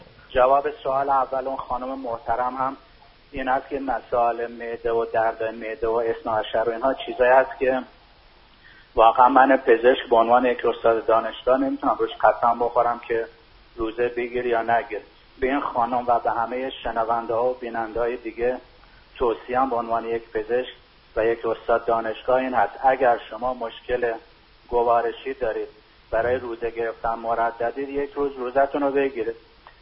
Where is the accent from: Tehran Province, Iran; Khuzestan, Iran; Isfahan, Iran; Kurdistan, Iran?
Tehran Province, Iran; Tehran; اون روز وقتی که رسیدم به وطنم که تهران هست